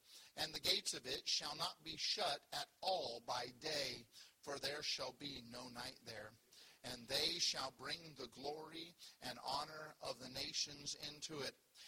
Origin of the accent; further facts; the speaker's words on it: Pennsylvania, United States; also born or lived in California; now in Southern US; I was born in California. When I was young, I lived in Pennsylvania, and I got down south as fast as I could. I consider myself a Southerner now.